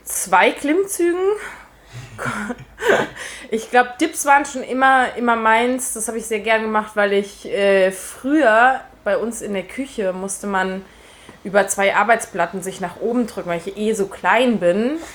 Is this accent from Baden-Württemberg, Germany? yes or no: no; Marburg, Hesse, Germany; Nein, ich komme aus Marburg, liegt in Hessen, in Deutschland.